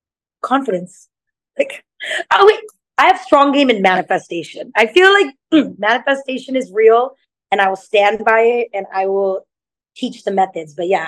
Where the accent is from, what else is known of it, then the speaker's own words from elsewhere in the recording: California, United States; Well, because I mean, I grew up in California, so I feel like I always make jokes.